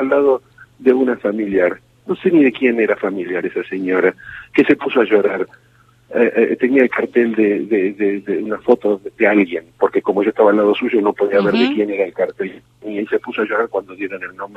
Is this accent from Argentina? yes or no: yes; Argentina; yo llevo sangre judía, sangre católica, soy un argentino prototípico, digo, de esos que tenemos sangre de todos los colores.